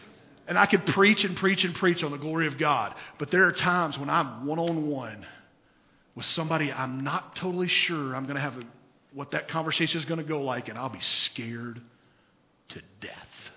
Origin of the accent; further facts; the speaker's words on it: the South, United States; I'm going to say Billy Bob because I'm from the South and I'm a redneck.